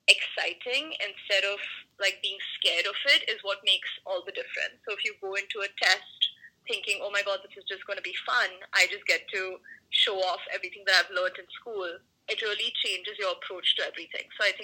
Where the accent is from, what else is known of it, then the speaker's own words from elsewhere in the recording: India; So even growing up in India